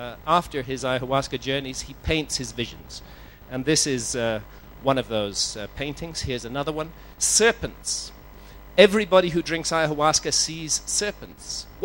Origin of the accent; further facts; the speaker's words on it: United Kingdom; And, you know, I'm British, so it's even worse for me.